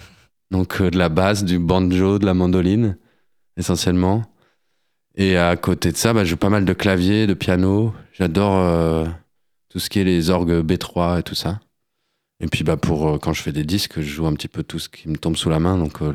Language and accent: French; Lille, Hauts-de-France, France; moved away as an adult; j'ai 35 ans, je suis né à Lille, j'ai grandi à Lille, j'y ai vécu jusqu'à mes 19 ans, 18 ans.